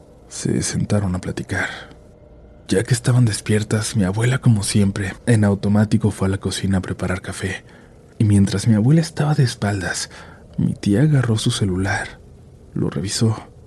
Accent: Morelia, Michoacán, Mexico; now in Guadalajara, Mexico; Vivo en Guadalajara, pero soy de Morelia.

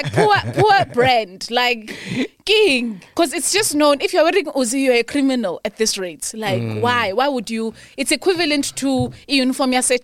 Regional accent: South Africa; I'm also South African.

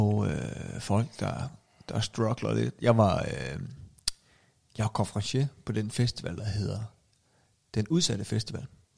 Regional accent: North Denmark Region, Denmark; vi er fra GU, uden for Aalborg.

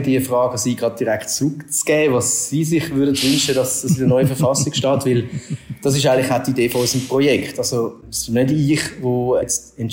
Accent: Zurich, Switzerland; now in Basel, Switzerland; ich wohne in Basel, ich bin ein Zürcher Expat, wie man hört.

